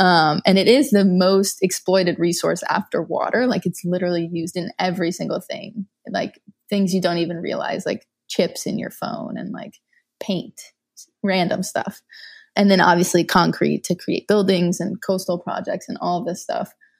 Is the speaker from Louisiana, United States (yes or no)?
yes; Louisiana, United States; I grew up in Louisiana without access to recycling, without the knowledge of why it was even important, what it meant.